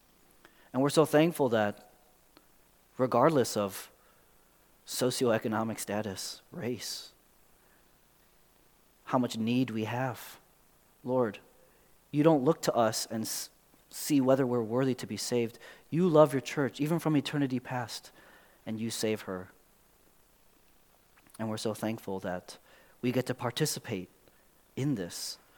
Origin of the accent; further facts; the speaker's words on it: Chicago, Illinois, United States; I'm from Chicago, and I think it's wonderful that there is a unifying love